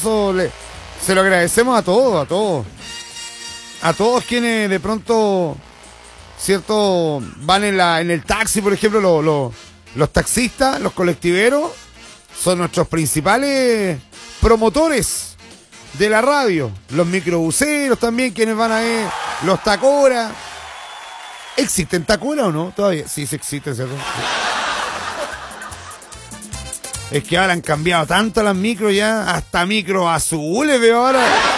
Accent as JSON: {"language": "Spanish", "country": "Chile", "said": "Somos copiones los chilenos, ¿eh? Somos copiones los chilenos."}